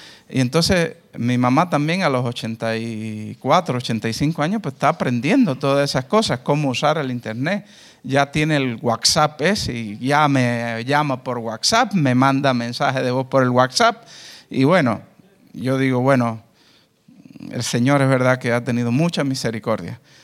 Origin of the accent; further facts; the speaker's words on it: Cuba; moved away as an adult; also born or lived in Russia; ya yo a mi edad, llegando a los 54 años casi, sí valoro. Yo salí muy joven de Cuba, yo nací en Cuba, salí muy joven, con 18 años, me fui a estudiar a Rusia, viví por allá casi como 10 años, después me vine acá, llevo más de 25 años viviendo acá.